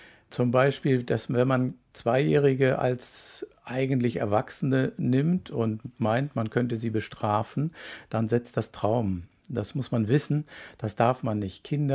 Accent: Hamburg, Germany; Und das Wort Gezeiten lag mir als Hamburger schon nahe.

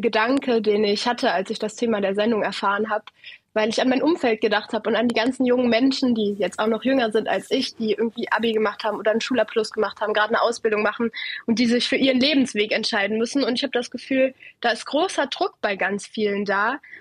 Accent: Saarland, Germany; ich komme aus dem Saarland, da bin ich auch gerade. Berlin ist da ziemlich weit weg.

